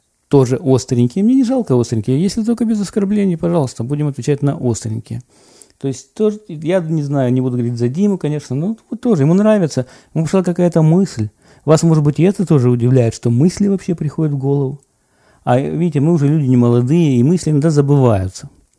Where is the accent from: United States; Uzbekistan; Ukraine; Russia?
Ukraine; Я говорю, с Украины.